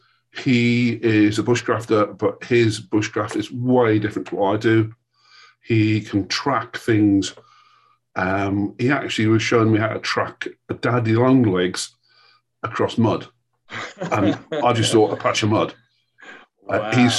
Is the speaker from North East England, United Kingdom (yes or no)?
yes; North East England, United Kingdom; I would class myself as a country guy, a country boy. Born and brought up in Northumberland on the Duke of Northumberland's estates.